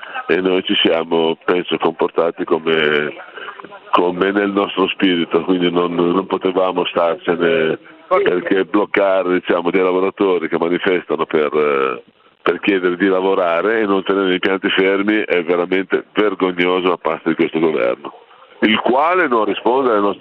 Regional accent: Genoa, Liguria, Italy; E noi questo da genovesi non l'abbiamo mai accettato.

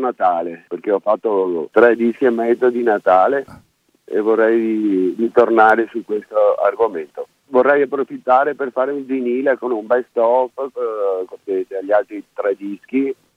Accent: Venice, Veneto, Italy; Ma mi sento coinvolto come veneziano. Venezia per noi è anche

